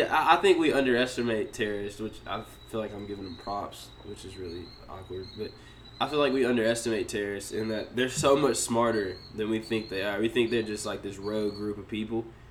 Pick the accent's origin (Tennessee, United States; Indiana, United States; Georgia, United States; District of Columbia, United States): Tennessee, United States; Memphis; I grew up in Memphis. … Always ride or die with … Grew up with that.